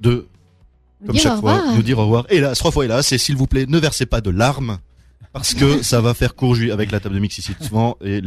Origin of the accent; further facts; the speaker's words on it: Switzerland; Comme ça, entre guillemets, pour nous, chez nous en Suisse